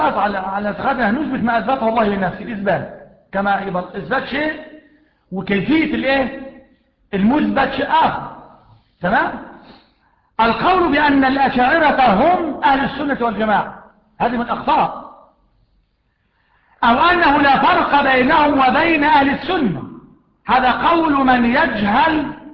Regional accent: Egypt; ما إحنا مصريين

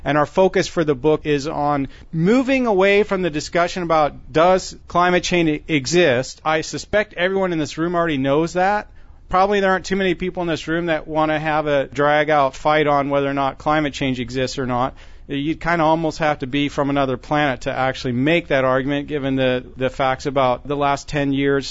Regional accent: United States; now in Vancouver, Canada; I am American, but Canada is my adopted homeland now. I don't have any intention to go back to the States anytime soon.

